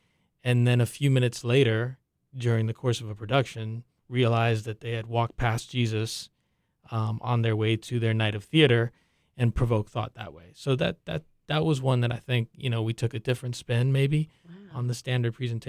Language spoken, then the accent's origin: English; New York City, New York, United States; I'm Cuban American. I'm born here, but my parents are from Cuba. And I spent a lot of my childhood in that neighborhood. My best friend actually lived in that neighborhood. I lived a little further down on 133rd and Broadway.